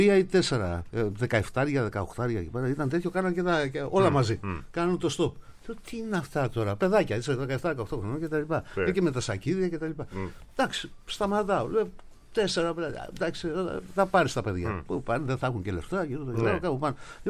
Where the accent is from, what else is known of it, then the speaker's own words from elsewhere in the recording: Greece; Σαν Έλληνας πια, εγώ φρέντο έπαιρνα